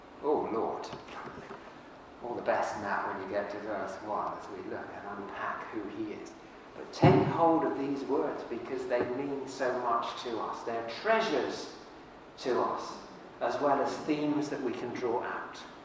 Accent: Swindon, South West England, United Kingdom; So when I was growing up in Swindon, I remember hearing a story

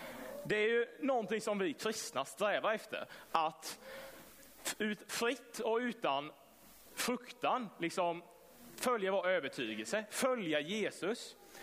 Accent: Sävsjö, Jönköping County, Sweden; Jag är uppvuxen här i Sävsjö i Allianskyrkan. 18 år. Går sista året i gymnasiet, teknik i Vetlanda.

